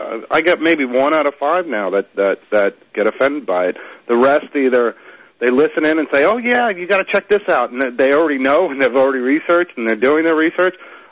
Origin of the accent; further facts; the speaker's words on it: New York, United States; now in Tennessee, United States; it's surprising to me, because I'm from Long Island